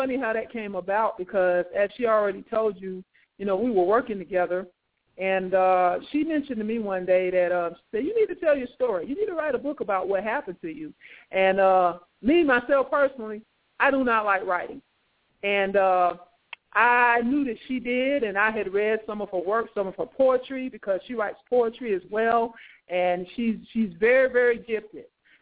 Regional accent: Georgia, United States; So Bradwell is my alma mater because I grew up right here in Liberty County as well.

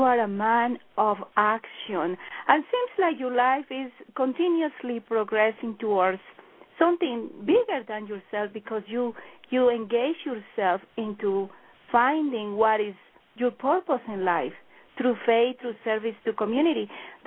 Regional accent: Colombia; now in United States; I am from Colombia. Yes, I came here 20 years ago, and I love this country. This is my country.

